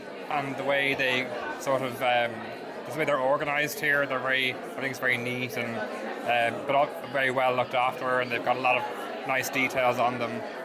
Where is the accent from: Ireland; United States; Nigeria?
Ireland; Bray, Leinster; Bray. In County Wicklow.